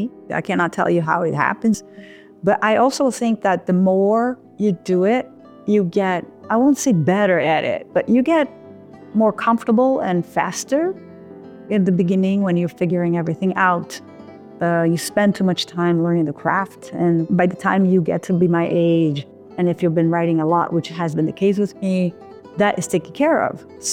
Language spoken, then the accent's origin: English; Brazil; now in United States; I come from Brazil originally, so Brazil is really rich.